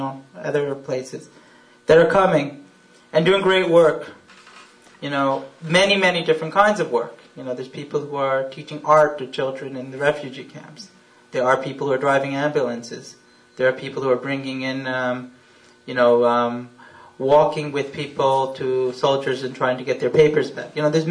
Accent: Jerusalem, Jerusalem District, Israel; I mean, I grew up in Jerusalem. I can't imagine a wall going straight down Jerusalem.

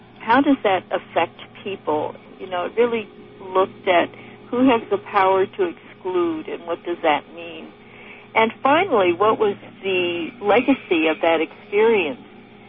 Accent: Oakland, California, United States; a life that didn't reflect my own experience growing up in Oakland, Chinatown.

